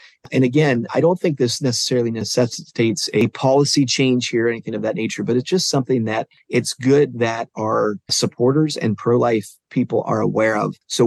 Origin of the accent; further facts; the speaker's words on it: Ohio, United States; even here in my hometown. And I live in a pretty conservative place here in Northwest Ohio.